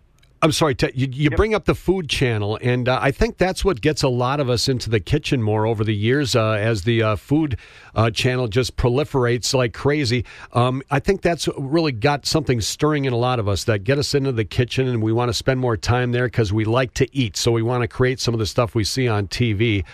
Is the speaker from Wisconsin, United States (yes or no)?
yes; Appleton, Wisconsin, United States; I was a Fox over at Fox Valley Lutheran in Appleton growing up.